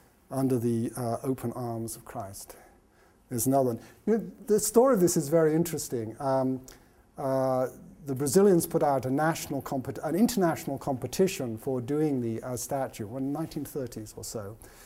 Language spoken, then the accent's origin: English; England, United Kingdom; accent: English; you can tell my accent is English, right?